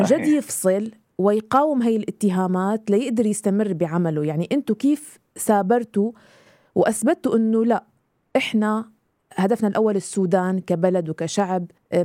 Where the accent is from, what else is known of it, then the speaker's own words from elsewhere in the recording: Syria; خليني أكون صريحة معك، أنا سورية، لما بدي أنزل زيارة على سوريا